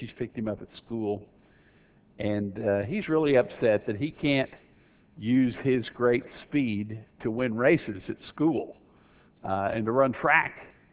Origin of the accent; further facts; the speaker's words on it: Okmulgee, Oklahoma, United States; In addition, that was in my hometown of Okmulgee, Oklahoma.